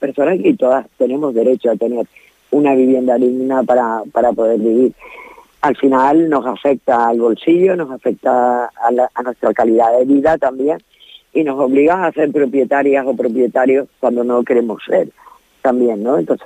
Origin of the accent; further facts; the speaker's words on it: Canary Islands, Spain; Yo soy canaria